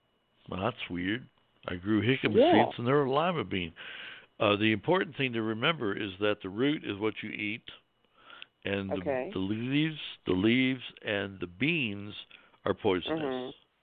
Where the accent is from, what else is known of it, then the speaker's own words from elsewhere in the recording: Midwest, United States; You know, I'm from the Midwest, and you know, my family is from Germany and Ireland and England.